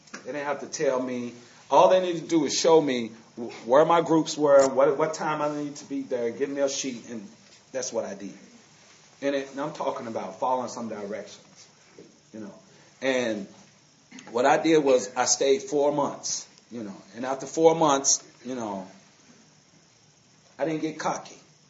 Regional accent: Louisville, Kentucky, United States; by the way, I'm from Louisville, Kentucky. Anybody here from Kentucky? No. I am. You are. I'm from Louisville.

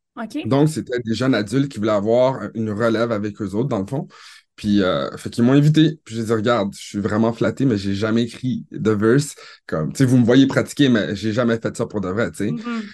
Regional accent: Ottawa, Ontario, Canada; je suis d'origine haïtienne, mais j'ai vraiment grandi en Ontario, à Ottawa. Donc, je suis un franco-ontarien fier d'origine haïtienne.

